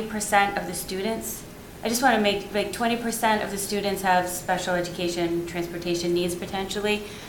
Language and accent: English; Massachusetts, United States; accent: Boston; My Boston accent's butchering that.